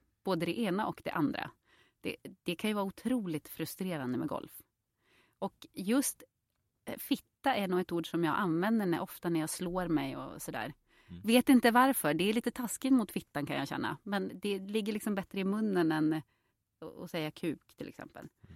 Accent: Jokkmokk, Norrbotten County, Sweden; also born or lived in Påarp; jag är uppväxt i Jokkmokk, men vi bodde några år när jag var liten, kanske mellan jag var 4 och 6, så bodde vi i Skåne.

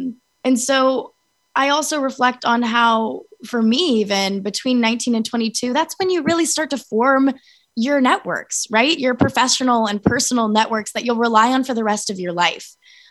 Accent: Arizona, United States; pushing for better sex education in my hometown in Arizona

